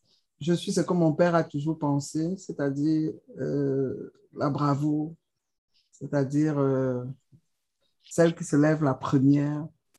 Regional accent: Douala, Littoral, Cameroon; born there; also born or lived in France; Et je suis née à Douala. J'ai fait mes études au lycée polyvalent de Bonaberry, CES de Bonaberry, lycée polyvalent de Bonaberry.

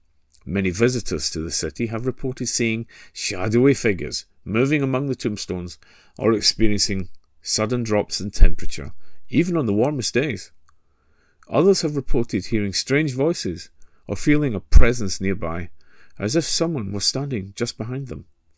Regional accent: Glasgow, Scotland, United Kingdom; the spine-tingling encounters which have left their mark on my hometown, the ancient Scottish city of Glasgow.

